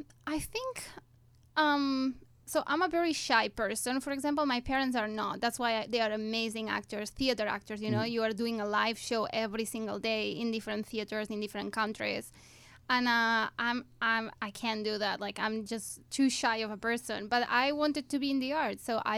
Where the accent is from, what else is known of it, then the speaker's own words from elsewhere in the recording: Barcelona, Catalonia, Spain; moved away; So I was born in Barcelona.